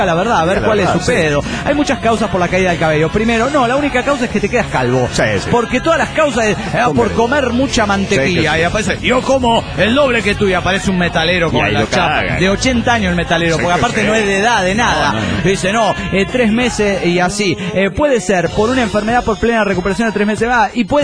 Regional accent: Valencia, Carabobo, Venezuela; de Valencia, Venezuela.

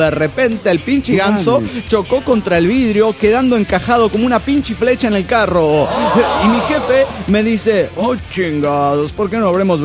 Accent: Santa Clara, California, United States; Soy el chico de Santa Clara, California.

